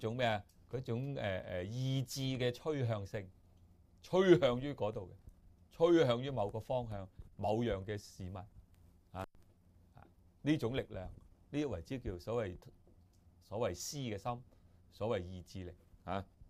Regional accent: China; 我们中国人就说什么？一个人一死呢，个魂魄走了出来了

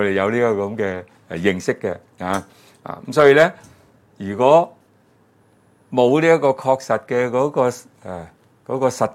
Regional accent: China; 啊，我哋中國人咧就話人死咗咧，嗰、那個魂魄會走出嚟嘅

